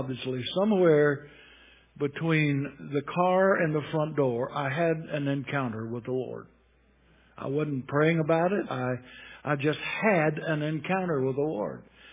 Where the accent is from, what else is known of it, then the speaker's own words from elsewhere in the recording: United States; I love my country. I am an American, and I'm glad to be an American.